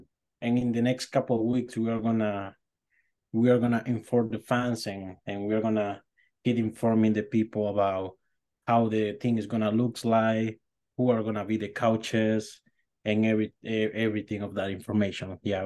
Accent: Zulia, Venezuela; moved away; It was really hard, man, because I immigrated from Venezuela 4 years ago, and the only team that I have left from Zulia was the soccer team, Zulia FC.

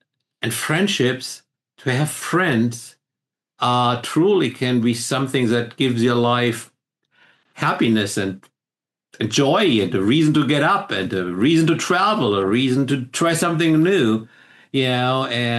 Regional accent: Germany; where I grew up in Germany

